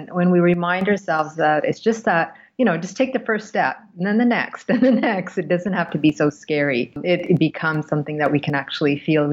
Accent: Canada; also born or lived in India; I was born in India, but I've grown up in Canada, so arrived here when I was quite young. And I've also lived and worked in Europe as an adult.

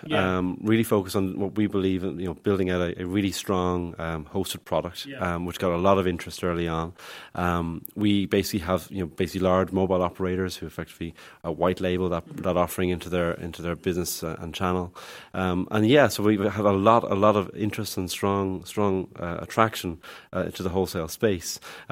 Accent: Dublin, Leinster, Ireland; My mum is English, actually. Yeah. My dad is Irish. But basically, I grew up in Dublin, on the north side of the city.

